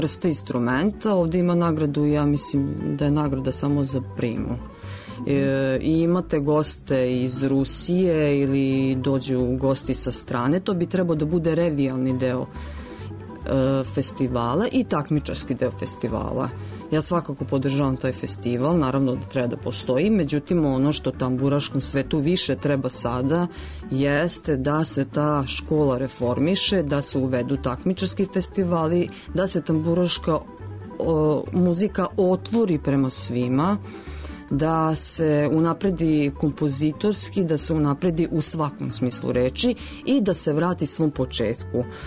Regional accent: Vojvodina, Serbia

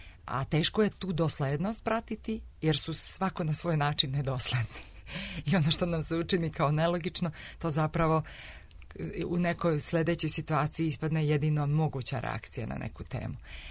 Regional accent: Dodoši, Montenegro; I za mene, kao nekog koje je porijeklom iz Dodoša, mjesta gdje on snimao film Čudo neviđeno

